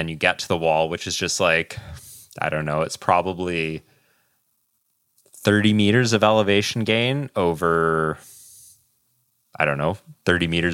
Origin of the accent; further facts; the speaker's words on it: Canada; I'm totally not biased at all being Canadian.